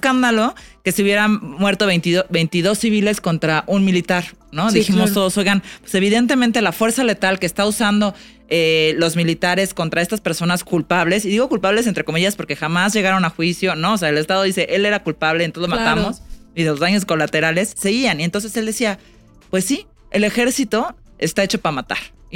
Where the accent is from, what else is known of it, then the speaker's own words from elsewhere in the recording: Mexico; Un enemigo público e irnos como mexicanos todos, nos unimos contra este enemigo.